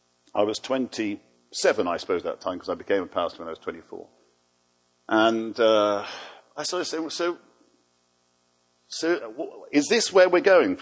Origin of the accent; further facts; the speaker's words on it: Liverpool, North West England, United Kingdom; I was born and bred in Liverpool and expected to end up in the inner city somewhere